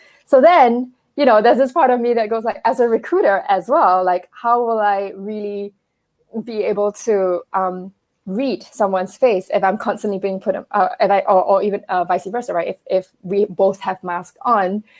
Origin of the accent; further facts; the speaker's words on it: Singapore; Oh yeah, so I'm Singaporean. I have a French name because I'm married to a French.